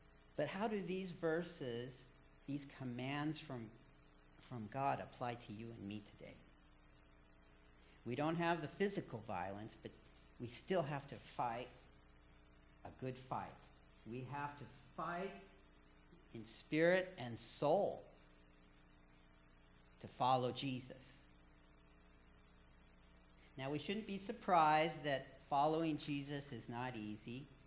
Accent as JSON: {"language": "English", "country": "France", "tie": "born or raised there", "said": "when I was growing up in France, the city my family lived in, we lived close to a tower. You know, this city had a wall. It had a tower that was 700 years old"}